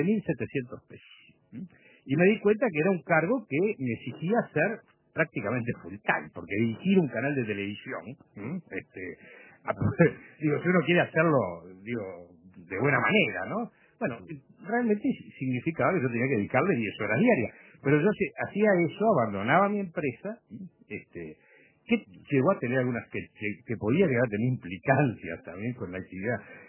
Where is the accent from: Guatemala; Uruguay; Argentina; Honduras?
Uruguay; A mí, como uruguayo, me gustaría que el secretario de la Presidencia